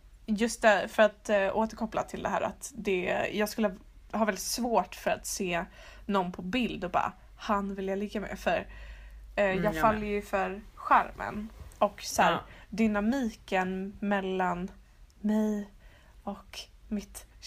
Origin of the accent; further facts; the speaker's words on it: Gothenburg, Västra Götaland County, Sweden; Jag är från Göteborg.